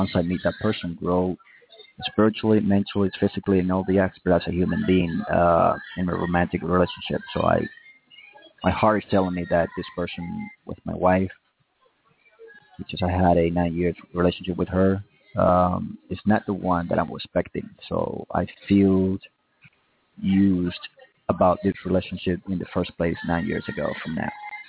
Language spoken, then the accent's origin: English; Dallas, Texas, United States; from Dallas, Texas.